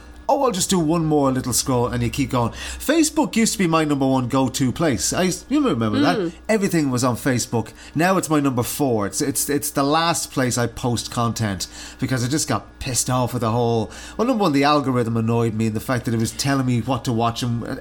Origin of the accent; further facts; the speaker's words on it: Ireland; I'll give you another example. I'm Irish, right? We don't live in Ireland at the minute